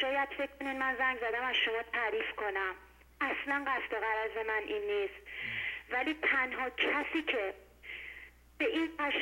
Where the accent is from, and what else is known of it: Iran